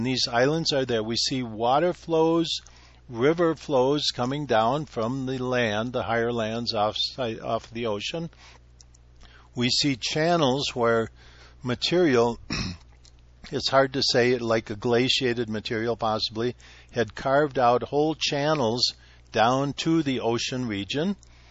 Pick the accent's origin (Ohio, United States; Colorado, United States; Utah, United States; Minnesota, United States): Minnesota, United States; Now, I grew up in Minnesota, haven't really been there for a while, but as a kid, I saw the lakes freeze, I saw them thaw